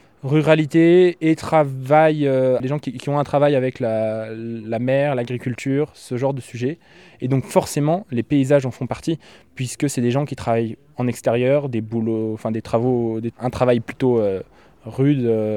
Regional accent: Occitanie, France; Moi, je suis d'Aveyron. Je suis entre Rodez et Villefranche-de-Rouergue, dans le coin de Rieu-Pérou. Donc je suis un local pour ceux qui viennent de Paris ou de loin, et un étranger pour ceux qui viennent de l'Aubrac.

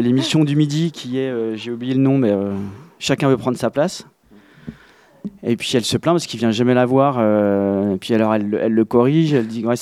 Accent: Besançon, Bourgogne-Franche-Comté, France; Et à chaque fois, quand je dis que je suis de Besançon, les gens sourient bêtement.

